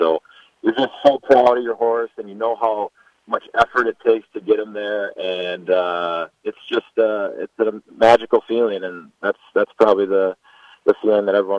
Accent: Minnesota, United States; a kid growing up in Minnesota, you play hockey for the Gophers for any amount of time was you know, basically my lifetime goal at the time.

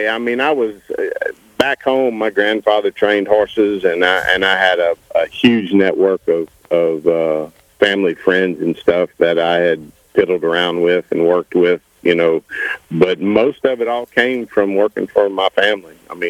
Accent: Florida, United States; also born or lived in Louisiana; Well, I was born in Louisiana and I lived there and stuff, but I was actually raised in Florida.

